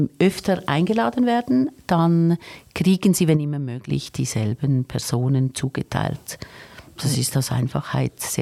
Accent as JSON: {"language": "German", "town": "Ennetmoos", "region": "Nidwalden", "country": "Switzerland", "said": "wo ich wohne, wo ich herkomme, hat gesagt, dass ich dort zufälligerweise noch nie war, in Ennetzmoos im Kanton Nidwalden."}